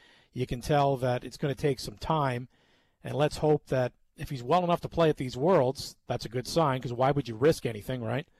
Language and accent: English; Canada; I'm Canadian.